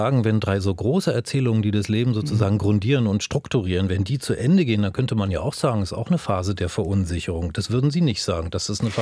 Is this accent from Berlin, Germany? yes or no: no; Potsdam, Brandenburg, Germany; auch wenn ich auf der anderen Seite aufgewachsen bin, nämlich aus Potsdam komme.